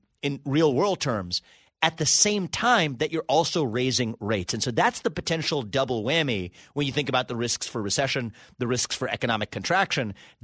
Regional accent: United States; born there; I was born in America, but first generation, you know, we have one upbringing, scrappy, underdog mentality, merit focused, hard work

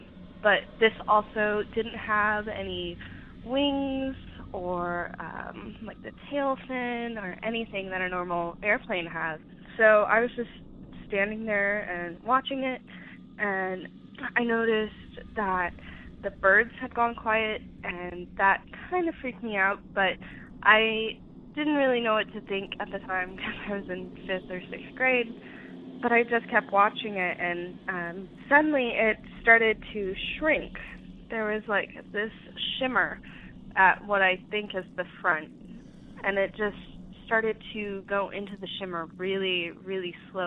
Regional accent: Texas, United States; I'm from Texas.

